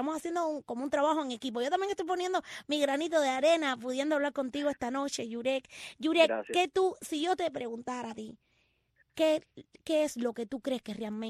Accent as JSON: {"language": "Spanish", "country": "Cuba"}